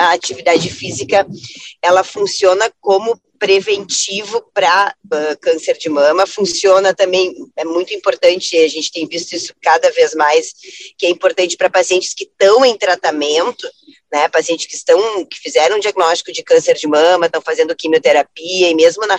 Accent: Ibirubá, Rio Grande do Sul, Brazil; born there; also born or lived in Panambi; Nasci em Ibirubá, morei pouco tempo aí, uhum. Mas depois acabei morando em Panambi, conheço bem a região aí toda.

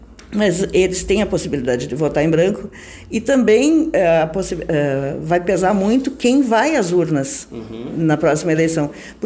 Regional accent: Campos Borges, Rio Grande do Sul, Brazil; born there; now in Porto Alegre, Brazil; Campos Borges não era município, mas eu nasci de fato em Campos Borges e tenho essa cidadania porto-alegrense pelo tempo que eu moro lá, que é desde 78.

